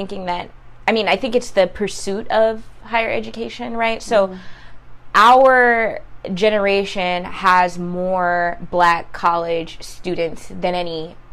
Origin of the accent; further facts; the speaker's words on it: California, United States; now in Texas, United States; Like, I'm from California, he's from New Jersey, but we'll likely be moving when I finish school.